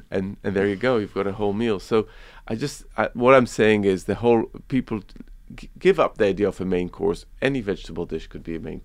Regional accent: Israel; also born or lived in Lebanon / Palestine; I grew up in Israel, in Lebanon, in Palestine.

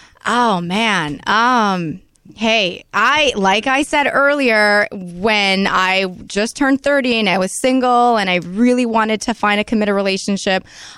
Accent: Quebec, Canada; Because I'm from Canada.

